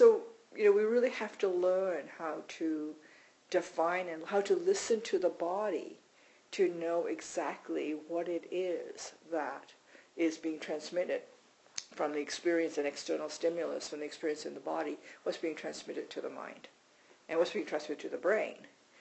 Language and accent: English; Montreal, Quebec, Canada; I grew up in Montreal, I spoke French growing up